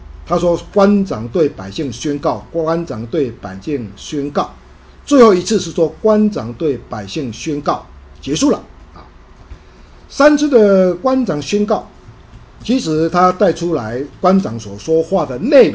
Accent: Taiwan; 跟我们中国人，台湾其实是台湾人，有很类似

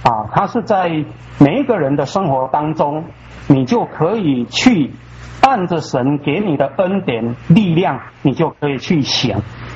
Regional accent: Taiwan; 我记得我们台湾话有一个谚语那我小时候就听过，他的意思是这样我用闽南语讲

